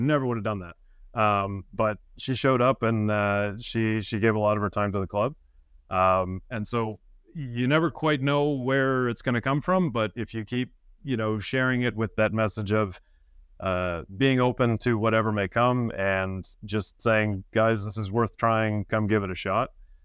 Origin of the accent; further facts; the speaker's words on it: New England, United States; now in Quebec City, Canada; I'm originally from New England